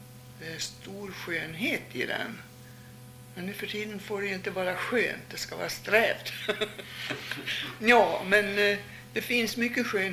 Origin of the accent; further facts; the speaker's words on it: Gävleborg County, Sweden; Så att jag kommer ju från Hälsingland och hade just den typen av spel låtar i huvudet.